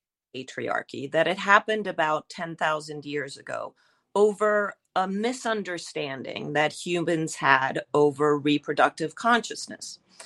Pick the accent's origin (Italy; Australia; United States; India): Italy; named after my mother because we're originally from Italy.